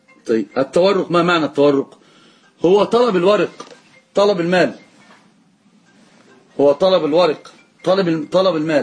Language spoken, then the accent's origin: Arabic; Egypt; عندنا في مصر يسمونها حرق السلعة